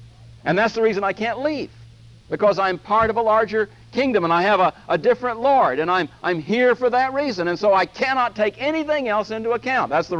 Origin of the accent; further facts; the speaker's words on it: Vero Beach, Florida, United States; also born or lived in Georgia / Texas / South Carolina; I was born and raised in Vero Beach, and I went to school in Georgia, and I did my graduate work in Texas, and I lived in South Carolina